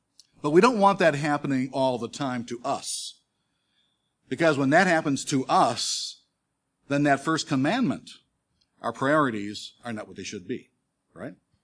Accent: Detroit, Michigan, United States; So I went back home to my hometown of Detroit, Michigan, and got a job like what you do.

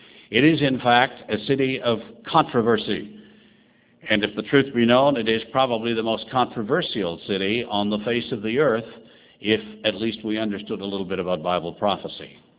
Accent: Vancouver, British Columbia, Canada; I say that even though I'm from the West Coast, where it is very seldom ever minus 29

